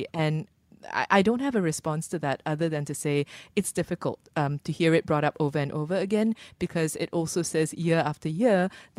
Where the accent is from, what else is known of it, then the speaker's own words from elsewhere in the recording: Malaysia; I think that when you grow up with the variety of landscapes that we get in Malaysia, sometimes Singapore is also small.